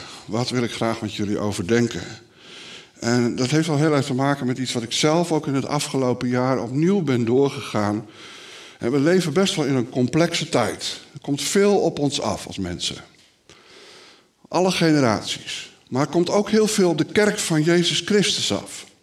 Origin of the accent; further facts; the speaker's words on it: Heerenveen, Friesland, Netherlands; 63 jaar. En inmiddels sinds 3 jaar predikant van de Vrije Baptistengemeente Elim in Heerenveen. Dat is de plaats waar ik geboren ben. Dat is wel bizar. Daar ben ik geboren in 1962...